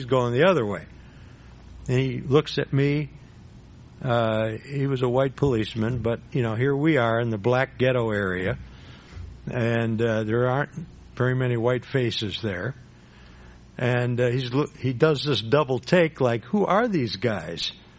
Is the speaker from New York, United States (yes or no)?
no; Chicago, Illinois, United States; Well, when I grew up driving in Chicago, going to church there, you learn to drive through these narrow residential streets.